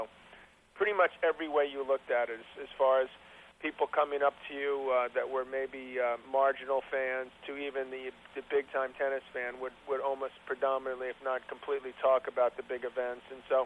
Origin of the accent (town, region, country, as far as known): New York, United States; born or raised there